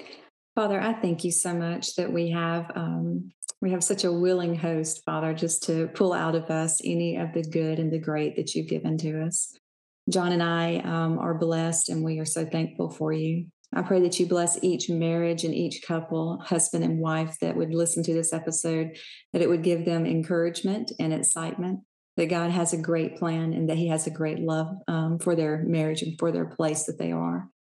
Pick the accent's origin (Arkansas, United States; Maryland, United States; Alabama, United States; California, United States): Alabama, United States; Opelika; And yes, this is my hometown.